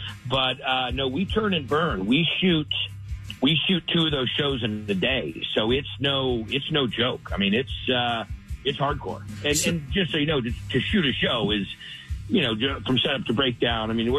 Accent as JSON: {"language": "English", "region": "California", "country": "United States", "tie": "born or raised there", "said": "You know, we shoot it in my hometown in Northern California."}